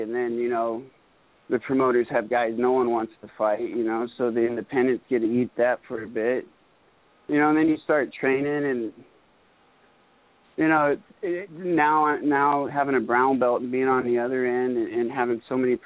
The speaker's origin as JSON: {"language": "English", "region": "Northwest", "country": "United States", "tie": "born or raised there", "said": "I was born and raised in the Northwest, but I got to travel a lot through fighting."}